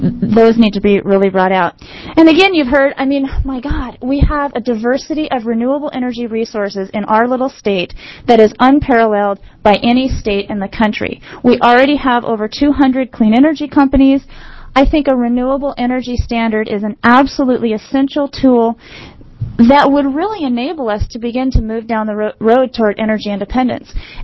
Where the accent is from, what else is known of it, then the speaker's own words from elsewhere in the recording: Bend, Oregon, United States; from Bend, Oregon.